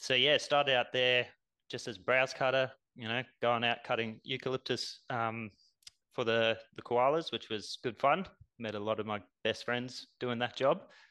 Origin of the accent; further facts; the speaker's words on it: South Africa; now in Australia; I grew up in South Africa and grew up in a little property, so we used to get, you know, some cool reptiles coming through there.